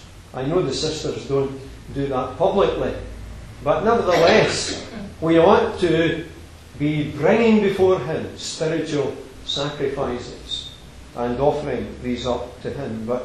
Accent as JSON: {"language": "English", "region": "Scotland", "country": "United Kingdom", "said": "We like to think perhaps that we're Scottish, and maybe some of you are thinking about the referendum that's coming off soon and what you're going to do there."}